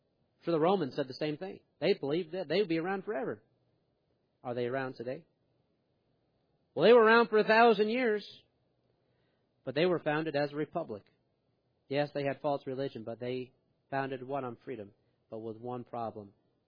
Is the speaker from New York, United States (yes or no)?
yes; New York, United States; I was on where I grew up in New York. All for that top part of the state.